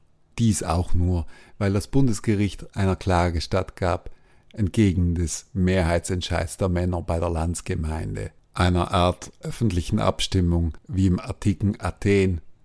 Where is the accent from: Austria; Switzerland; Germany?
Switzerland; born there; Fast schon surreal in dieser Hinsicht ist mein Geburtsland, die Schweiz, eine der ältesten Demokratien Europas.